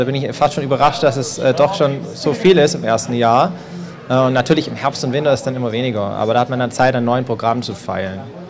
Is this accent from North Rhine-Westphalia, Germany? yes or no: no; Stuttgart, Baden-Württemberg, Germany; ich komme aus Stuttgart.